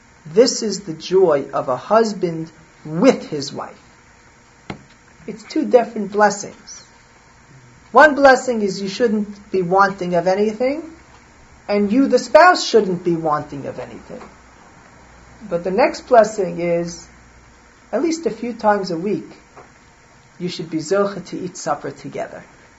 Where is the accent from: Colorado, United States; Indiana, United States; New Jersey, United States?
Indiana, United States; Muncie; When I was growing up in Muncie, I knew of a family.